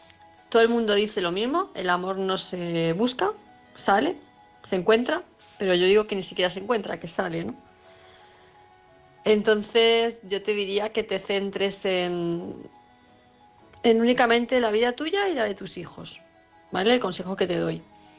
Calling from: Palma de Mallorca, Balearic Islands, Spain; de Palma de Mallorca

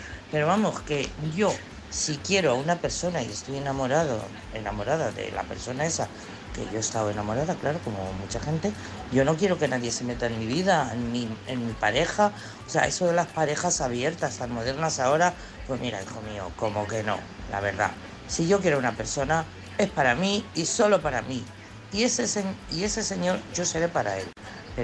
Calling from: Madrid, Community of Madrid, Spain; de Madrid

